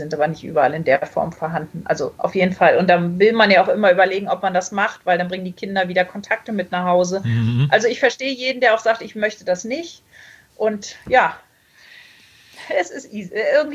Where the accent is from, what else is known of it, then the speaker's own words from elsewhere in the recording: Baltic coast, Germany; Ich bin an der Ostsee groß geworden